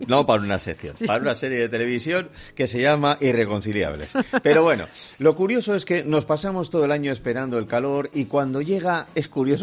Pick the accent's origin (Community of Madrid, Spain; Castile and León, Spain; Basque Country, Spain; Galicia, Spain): Basque Country, Spain; Bilbao; De diferentes lugares de España, que cuando han ido a mi tierra, por ejemplo a Bilbao, dicen